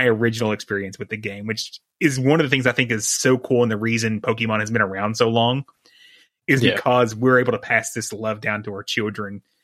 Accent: Kentucky, United States; I grew up in East Kentucky, and if you know anything about East Kentucky, most people there were pretty freaking poor.

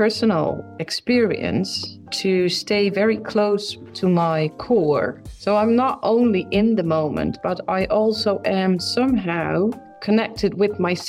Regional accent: Netherlands; I'm from the Netherlands.

